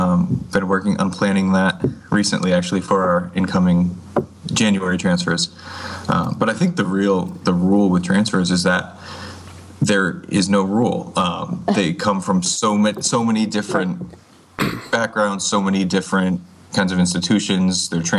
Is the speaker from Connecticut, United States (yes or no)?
yes; Hartford, Connecticut, United States; As I remember growing up in Hartford, was you just didn't go there.